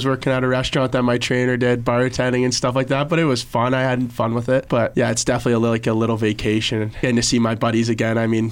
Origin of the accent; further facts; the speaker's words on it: Kingston, Ontario, Canada; growing up in Kingston, like, my teams were never really that good